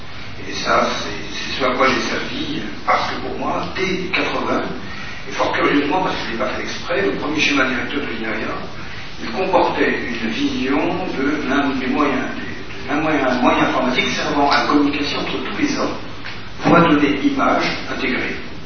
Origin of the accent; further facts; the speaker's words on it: France; Tous, et pas seulement chez nous en France